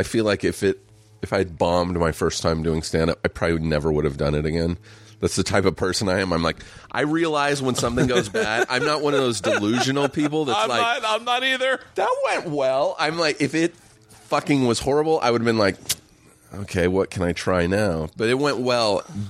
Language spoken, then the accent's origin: English; Riverside, California, United States; Riverside, just an hour east